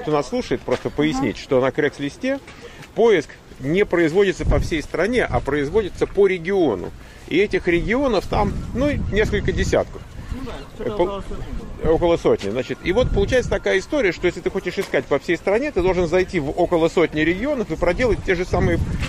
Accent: Moscow, Russia; я сам из Москвы

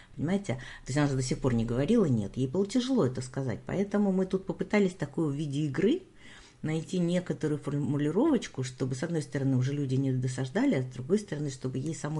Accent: Kyiv, Ukraine; Мы прошли по местам, где я выросла, на Крещатике были, жили прямо напротив главпочтамта, напротив Незалежности, вот этой площади.

